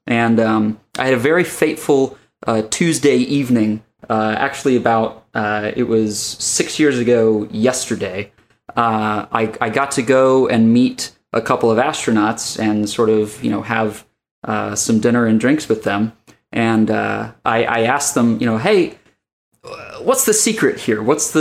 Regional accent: West Virginia, United States; I have like a lot of vivid memories of growing up in West Virginia and sort of, you know, sitting out on the front porch with my grandpa and my mom

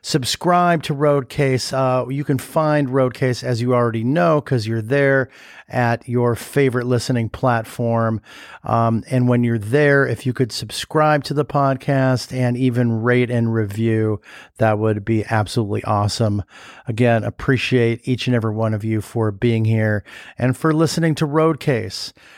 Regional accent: Berkeley, California, United States; I was born there in Berkeley, and I'm from California originally.

